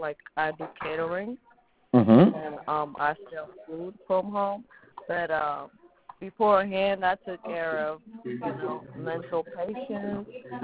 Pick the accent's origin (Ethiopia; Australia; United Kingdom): Ethiopia; now in West Virginia, United States; I'm from Ethiopia and I live in West Virginia